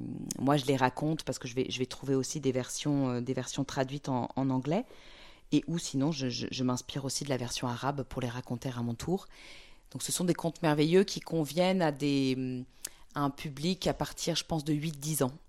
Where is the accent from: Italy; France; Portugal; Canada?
France; ce qui était mon grand privilège en tant que française et européenne, c'est qu'avec mon passeport français et ma carte de presse, je pouvais passer partout.